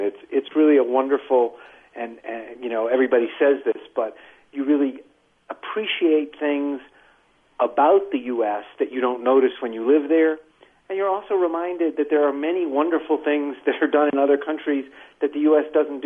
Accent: Florida, United States; Well, I grew up in Florida, and I had wanted to be a newspaper person literally since junior high

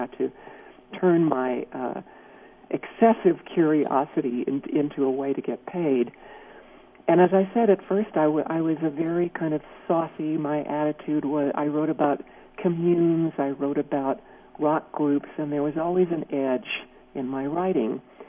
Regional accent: Los Angeles, California, United States; I was raised in Los Angeles in a Reform Jewish temple that was so stifling to me.

